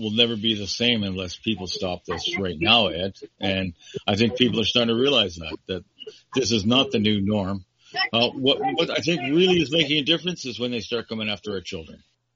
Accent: Toronto, Ontario, Canada; I was born and raised in Toronto. You know what? When I was growing up in Toronto, it was one of the greatest places in the world to grow up.

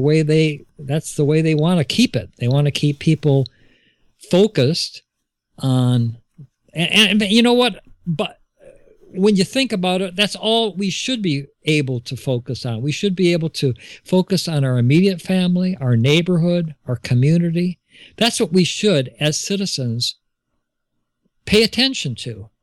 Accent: United States; moved away as an adult; It is my country. It is my passport, my citizenship. I'm an American.

